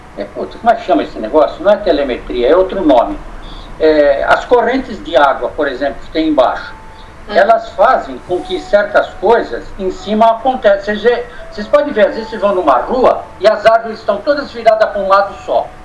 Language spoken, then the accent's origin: Portuguese; São Paulo, Brazil; eu vejo isso, via isso desde quando eu era pequeno lá no Ipiranga, que eu morava em São Paulo